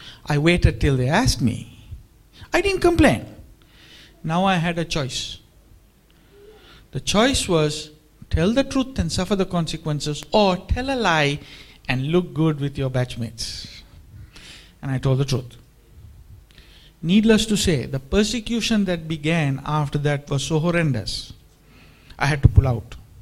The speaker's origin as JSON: {"language": "English", "country": "Australia", "said": "I'm an Australian too, so I can speak very freely."}